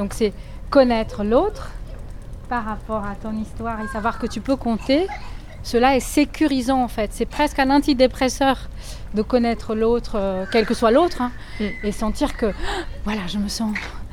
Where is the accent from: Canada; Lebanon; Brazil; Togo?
Brazil; now in Lille, France; en arrivant à Lille... Je viens du Brésil et j'ai pas retrouvé vraiment.